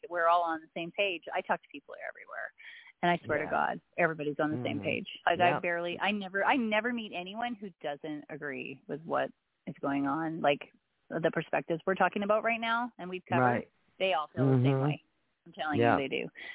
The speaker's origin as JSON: {"language": "English", "region": "Saskatchewan", "country": "Canada", "tie": "born or raised there", "said": "I grew up in Saskatchewan, and apparently there's 72 tribes there. So, you know, I grew up with Indigenous culture law all around me"}